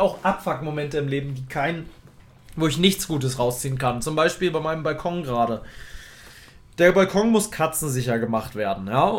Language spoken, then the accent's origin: German; Hamburg, Germany; der wohnt dann in Hamburg, in meiner Heimat.